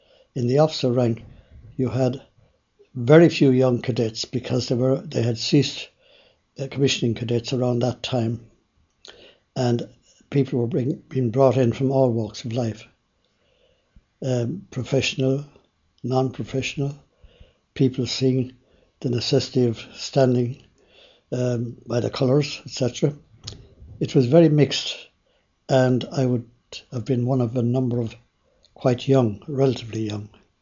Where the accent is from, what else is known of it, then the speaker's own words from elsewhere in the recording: Templemore, Tipperary, Ireland; I grew up in Templemore in County Tipperary.